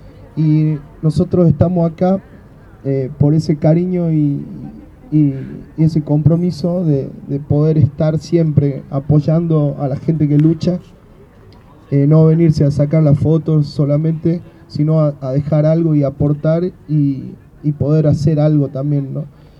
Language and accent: Spanish; Jujuy, Argentina; soy músico de Jujuy